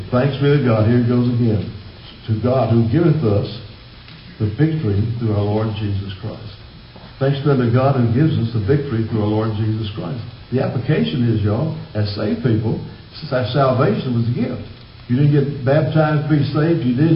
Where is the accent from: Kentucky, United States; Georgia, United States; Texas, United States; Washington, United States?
Texas, United States; Hearn; I was pastor at 18, just outside of my hometown of Hearn, Texas.